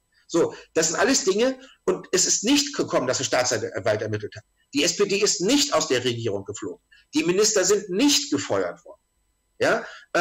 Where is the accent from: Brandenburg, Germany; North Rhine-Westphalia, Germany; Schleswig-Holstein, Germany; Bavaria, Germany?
Schleswig-Holstein, Germany; Ich komme aus Schleswig-Holstein.